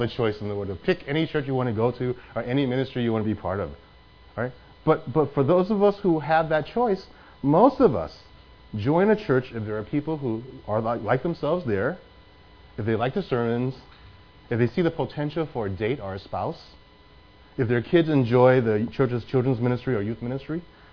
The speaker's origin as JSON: {"language": "English", "country": "United States", "said": "I want to prove that I'm an American, right?"}